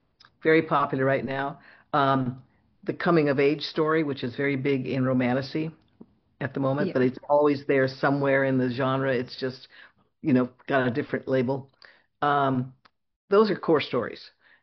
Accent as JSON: {"language": "English", "region": "West Coast", "country": "United States", "tie": "born or raised there", "said": "I like to set things on the West Coast because I grew up on the West Coast. I know the West Coast."}